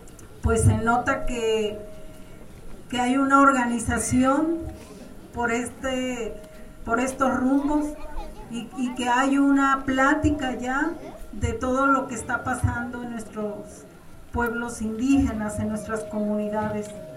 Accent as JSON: {"language": "Spanish", "country": "Mexico", "said": "yo digo que todos somos indígenas porque somos nacidos de México"}